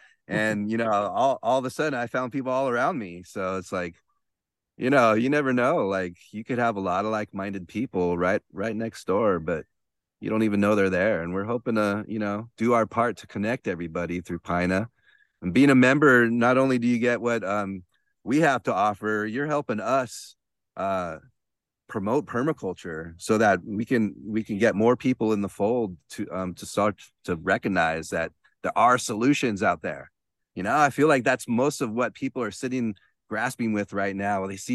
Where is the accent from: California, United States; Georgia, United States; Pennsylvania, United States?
California, United States; Los Angeles; You know, when I grew up in Los Angeles, and I just thought it was full of people who were pretty shallow into Hollywood and all that scene.